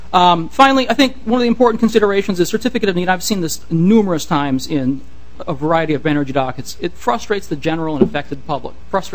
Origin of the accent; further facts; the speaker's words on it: Minnesota, United States; I'm a Minnesotan, born and raised here.